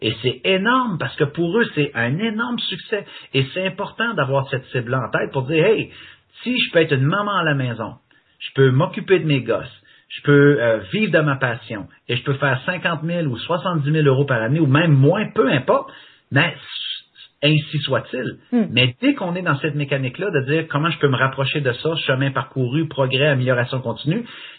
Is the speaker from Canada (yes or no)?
yes; Quebec, Canada; accent: Québécois; Génial, si on comprit mon accent québécois.